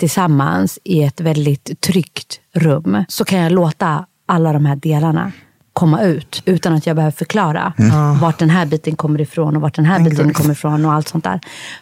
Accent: Sweden; born there; jag är född i Sverige fast ursprungligen kommer jag från Somalia.

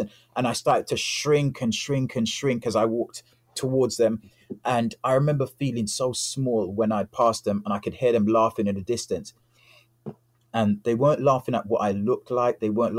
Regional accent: Jamaica; born there; I was born in Jamaica

